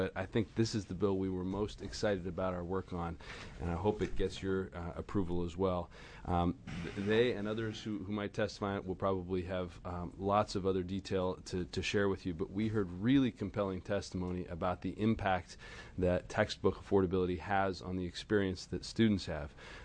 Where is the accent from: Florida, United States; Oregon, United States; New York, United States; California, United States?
Oregon, United States; Beaverton; Committee members … from Beaverton.